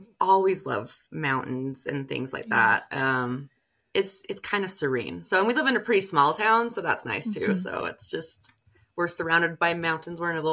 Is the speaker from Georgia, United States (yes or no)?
no; Utah, United States; also born or lived in Michigan; I wasn't born here, but I live in Utah right now. That's where I mostly grew up, but I was born like clear across in Michigan and stuff like that.